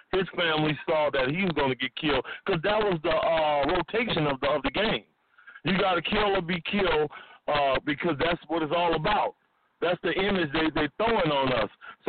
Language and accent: English; New Orleans, Louisiana, United States; we're from New Orleans, Louisiana, right? We still got these accents.